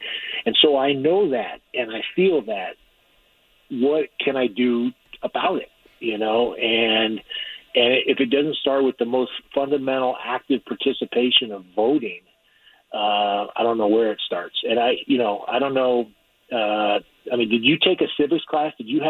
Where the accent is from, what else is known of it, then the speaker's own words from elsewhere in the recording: California, United States; I mean, I grew up in the Bay Area, you know, as you know